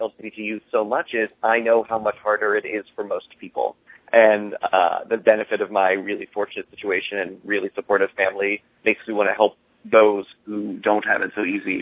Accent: Florida, United States; I did. I grew up in South Florida. Went to the University of Florida.

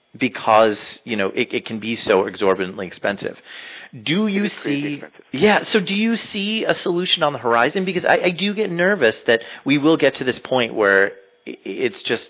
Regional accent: New York City, New York, United States; I'm very fortunate that I grew up in New York City, and so my folks took me to quite a few shows.

